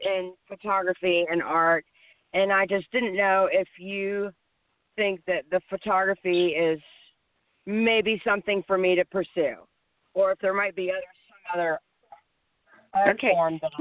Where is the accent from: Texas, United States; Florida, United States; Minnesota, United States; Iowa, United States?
Florida, United States; Naples; I'm from Naples, Florida.